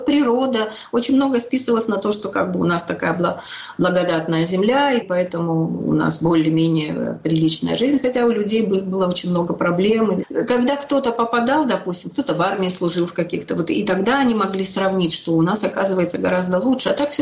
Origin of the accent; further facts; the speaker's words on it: Georgia; Russian is a second language; но мы, грузин, тоже приглашали